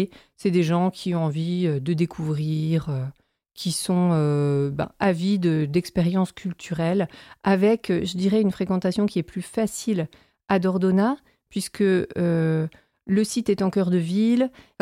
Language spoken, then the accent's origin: French; Grand Est, France; moved away as an adult; also born or lived in Vendée; now in Bergerac, France; Je suis originaire du Grand Est et j'ai travaillé d'abord 7 ans en Vendée.